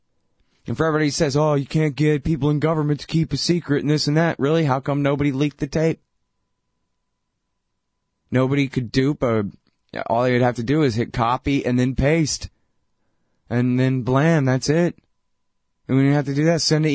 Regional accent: Texas, United States; I'm from Texas. What do I know? It's a foreign country to me.

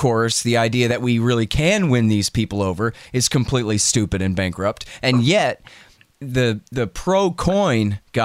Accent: Texas, United States; I don't know. I'm from Texas.

